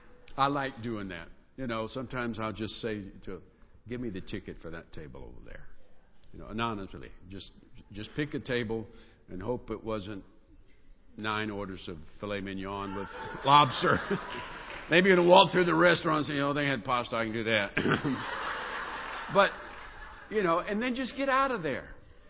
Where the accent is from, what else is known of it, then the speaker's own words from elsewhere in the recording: the South, United States; it was the way I was raised in the South, that you took care of stuff.